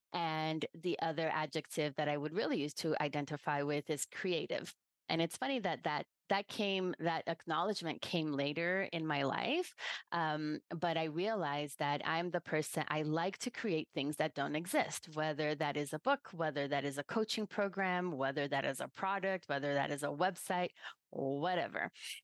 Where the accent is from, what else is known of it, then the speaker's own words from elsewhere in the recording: Brazil; I grew up in Brazil, and my parents are from Cuba, and they were very conservative Catholics